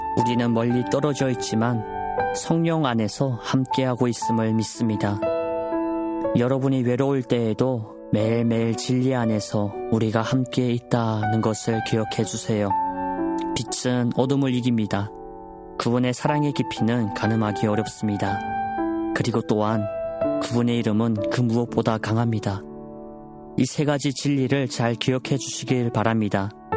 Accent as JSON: {"language": "Korean", "country": "North Korea", "said": "우리 고향 땅에도"}